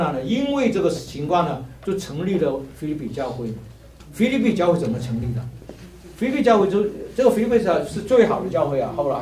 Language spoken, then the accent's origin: Chinese; China; 我们是中国人这样讲嘛